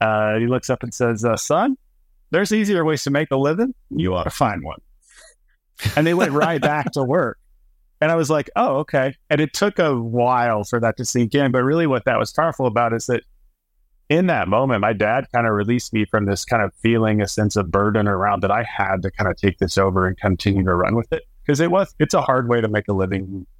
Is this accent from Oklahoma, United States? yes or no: yes; Oklahoma, United States; I grew up in Oklahoma, just youngest of four boys